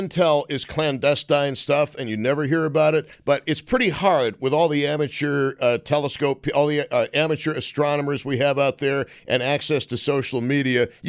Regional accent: United States; I think we as American people have every right to be concerned.

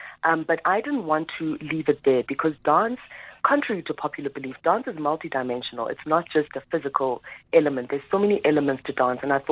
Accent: Johannesburg, Gauteng, South Africa; Personally, as a Johannesburg dweller, born and bred in Johannesburg.

